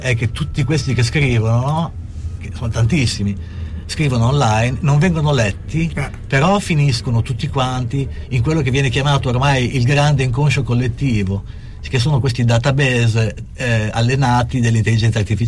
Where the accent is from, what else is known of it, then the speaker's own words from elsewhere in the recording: Bologna, Emilia-Romagna, Italy; sono di Bologna, sono musicista.